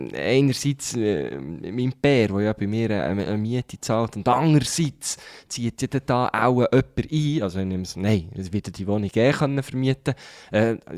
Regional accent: Thun, Bern, Switzerland; Ich habe vorher in grösseren Städten gelebt. Klar, ich liebe Thun, bin da aufgewachsen, ist meine Heimatstadt und so.

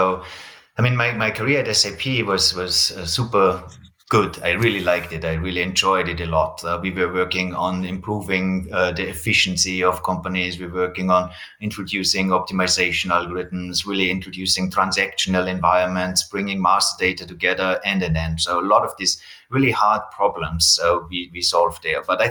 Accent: Austria; I come from Austria. That's very correct. Actually, I'm right now in Austria and I'm taking this recording here from Austria.

